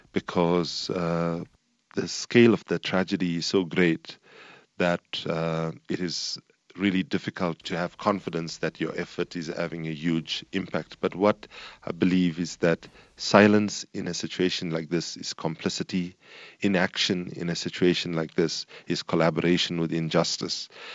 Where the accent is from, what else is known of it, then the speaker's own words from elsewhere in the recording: South Africa; Well, I should say that I'm doing this as a South African citizen